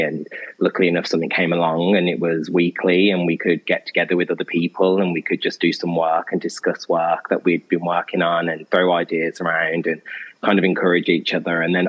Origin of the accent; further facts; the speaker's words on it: Birmingham, West Midlands, United Kingdom; I'm from Birmingham